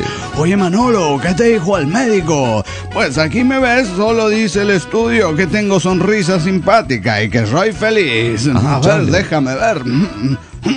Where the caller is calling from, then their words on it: Juliaca, Puno, Peru; de Juliaca, Perú.